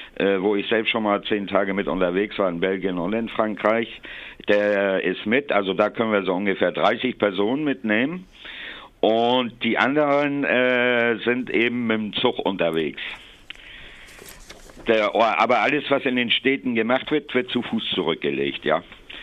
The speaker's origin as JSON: {"language": "German", "region": "Hamburg", "country": "Germany", "lives_now": "Offenburg, Germany", "said": "Ich bin in Offenburg, ich bin aber original komme ich aus Norddeutschland, aus Hamburg."}